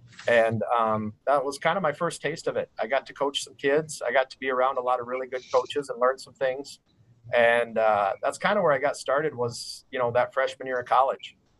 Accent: Yankton, South Dakota, United States; I grew up in Yankton, South Dakota.

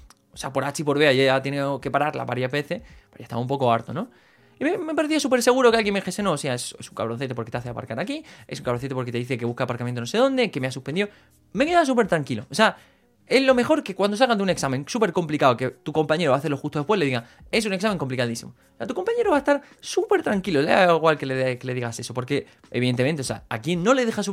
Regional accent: Granada, Andalusia, Spain; vengo de Granada

